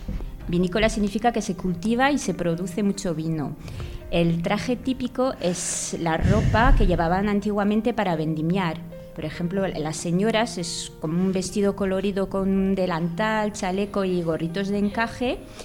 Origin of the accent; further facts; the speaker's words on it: Bourgogne-Franche-Comté, France; Spanish is a second language; moved away as an adult; now in Spain; Nací y me crié en Francia, en Borgoña, que es una región situada en el centro este del país. Me vine a España pues cuando acabé mis estudios con 25 años.